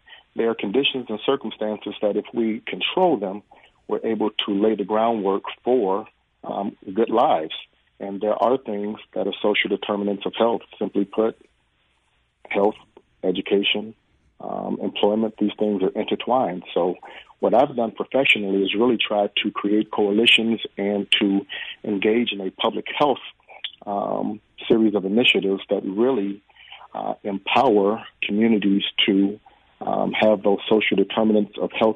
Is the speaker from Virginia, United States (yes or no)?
no; Illinois, United States; born there; I was born in Cook County. As luck would have it, I actually came full circle and trained in Cook County.